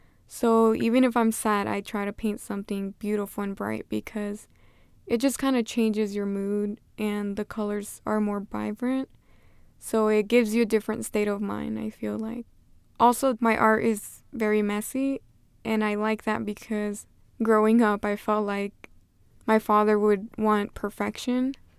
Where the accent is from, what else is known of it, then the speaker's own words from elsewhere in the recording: San Diego, California, United States; even though they were all the way in Atlanta and I came from San Diego.